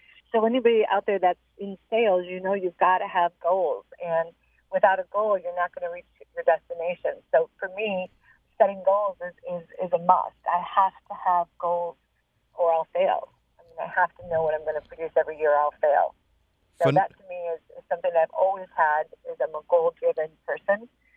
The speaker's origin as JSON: {"language": "English", "region": "Midwest", "country": "United States", "lives_now": "California, United States", "said": "I come from the Midwest. We work. I mean, we're working families."}